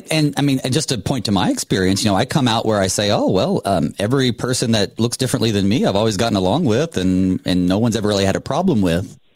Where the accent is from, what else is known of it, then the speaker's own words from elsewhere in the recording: North Carolina, United States; Now, I grew up in the South, also in Western North Carolina.